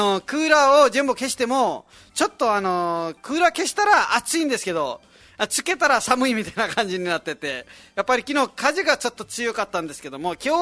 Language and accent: Japanese; Nepal; now in Okinawa, Japan; ネパールはですね、自分の実家もそうなんですけども、鶏がいっぱいいて